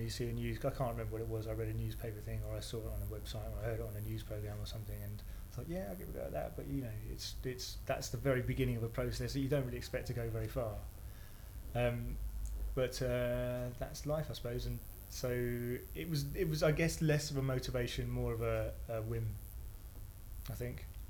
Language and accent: English; London, United Kingdom; I come from London, born and bred, 37.